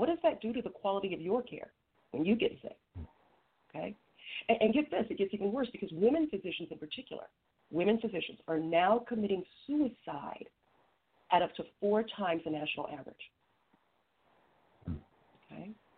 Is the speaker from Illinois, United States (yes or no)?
no; Ohio, United States; born there; But just so you know who I am, I was born in Ohio. I am an only child of two amazing parents. And I grew up and traveled around basically as an army brat, right?